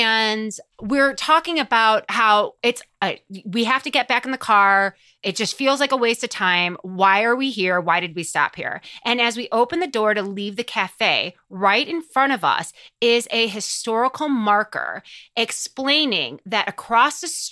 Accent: Chicago, Illinois, United States; we're from Chicago. It's like my hometown.

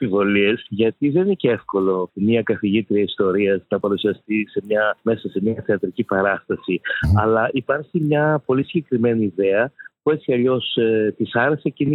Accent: Thessaloniki, Central Macedonia, Greece; είμαι και στην πόλη μου, είμαι και στη Θεσσαλονίκη.

